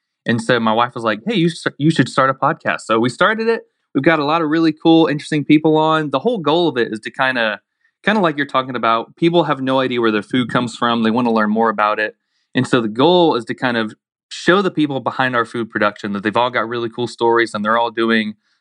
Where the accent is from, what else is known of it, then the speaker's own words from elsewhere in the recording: Blountstown, Florida, United States; So I grew up in Blundstone, Florida, real rural community. My grandpa had a catfish farm right behind our house.